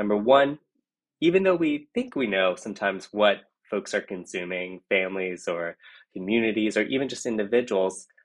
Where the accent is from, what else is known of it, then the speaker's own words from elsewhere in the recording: Louisiana, United States; So I come from South Louisiana, where we have some wonderful cuisine.